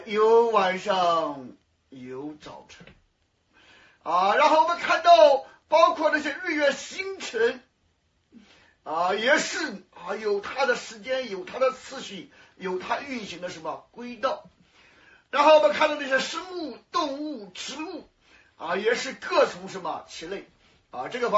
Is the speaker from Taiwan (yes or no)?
no; China; 我们中国人啊，全世界所有的人都说啊，成家立业啊